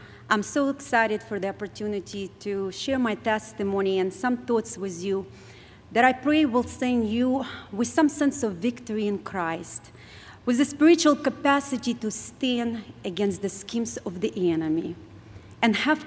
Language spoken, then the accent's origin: English; Ukraine; originally I came from Ukraine. I didn't have a privilege to be raised in a Christian home